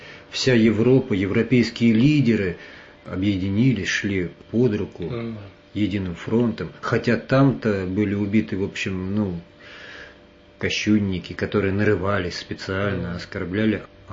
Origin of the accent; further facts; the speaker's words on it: Moscow, Russia; Мы, москвичи